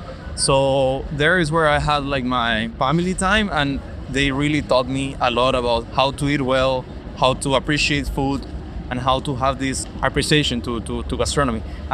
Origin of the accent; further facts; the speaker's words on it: Caracas, Capital District, Venezuela; English is a second language; I'm from Venezuela. I'm from Caracas. I was born there. And I live all my childhood over there.